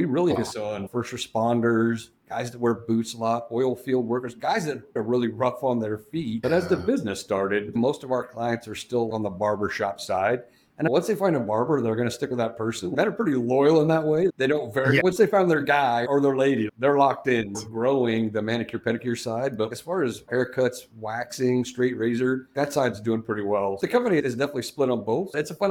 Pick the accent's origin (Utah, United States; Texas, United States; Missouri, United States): Texas, United States; San Antonio; I'm from San Antonio, so they live in El Paso.